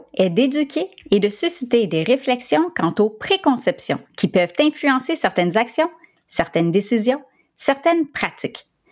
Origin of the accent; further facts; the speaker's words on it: Quebec, Canada; Je suis née et j'ai grandi au Québec, au Canada, où je vis d'ailleurs toujours.